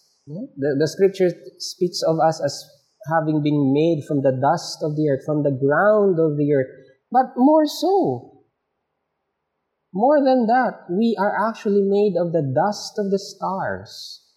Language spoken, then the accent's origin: English; Philippines; As Filipino children, it is really that 9 out of 10 Filipino children will be born and will be raised in a Christian family.